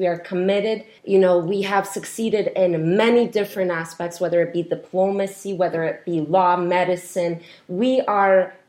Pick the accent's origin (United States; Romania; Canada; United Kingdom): Canada; born there; Being Polish Canadian, I have an immense amount of pride and the background that I have. Both of my parents came to Canada from Poland. I was born here, but having a Polish background is something that I deeply cherish and I deeply value.